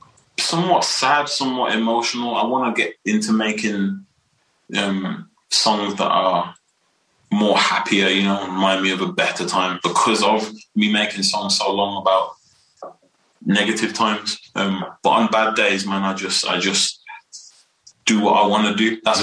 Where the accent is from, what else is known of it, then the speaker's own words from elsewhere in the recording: Wolverhampton, West Midlands, United Kingdom; I just want to embrace the fact that I am from Wolverhampton. I'm an ambassador for the club, for the team, you know, like I wear it on my sleeve. I really do with the city.